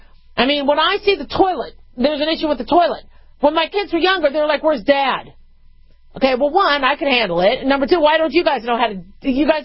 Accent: Arizona, United States; When I grew up in Maricopa County, we had to do desert survival courses.

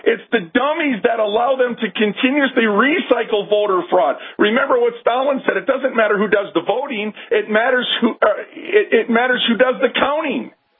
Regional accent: Minneapolis, Minnesota, United States; I was raised in North Minneapolis, in the hood, okay? So I'm very familiar. I know Minneapolis like the back of my hand because I was there for so many years.

